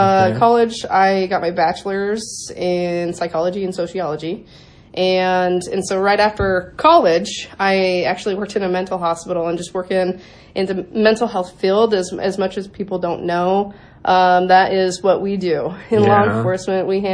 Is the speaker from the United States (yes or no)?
yes; Utah, United States; born or raised there; now in Iowa, United States